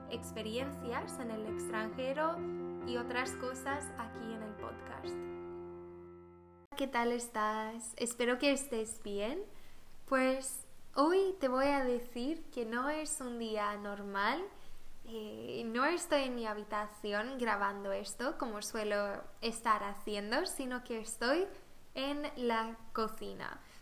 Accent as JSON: {"language": "Spanish", "country": "Sweden", "second_language": "Spanish", "said": "Pero bueno, como soy sueca, no sé, me gusta hablar un poco sobre mi país, mis tradiciones."}